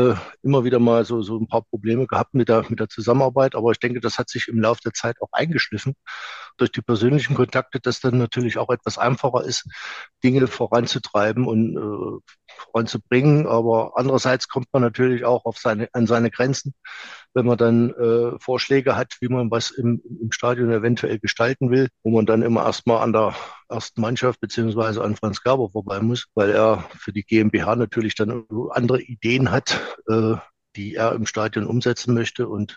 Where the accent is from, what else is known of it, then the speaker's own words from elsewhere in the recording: Erfurt, Thuringia, Germany; Ich bin Erfurter, hier geboren, im alten Steinbau in der Burgistraße.